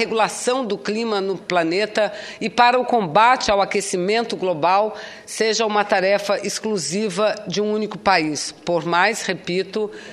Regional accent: Amazonas, Brazil; E eu que venho da Amazônia, eu que venho do Amazonas

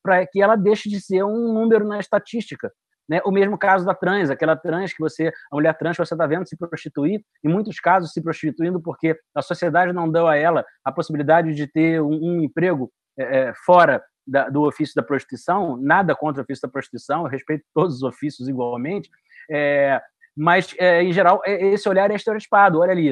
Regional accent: Rio de Janeiro, Brazil; ter vindo do subúrbio, né? Eu nasci em Madureira, passei infância e adolescência praticamente em bairros suburbanos.

